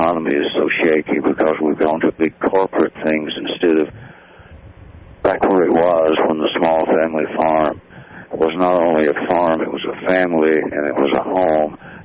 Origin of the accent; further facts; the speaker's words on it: Abilene, Texas, United States; taught growing up in Abilene in a farm and ranch community down there